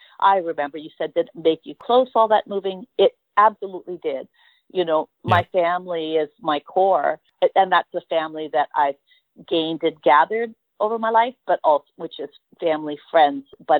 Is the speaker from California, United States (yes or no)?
yes; California, United States; Okay, we grew up all different places, but in California, we moved a lot because my mom was trying to stay one step ahead of the social workers, so we bounced and bounced.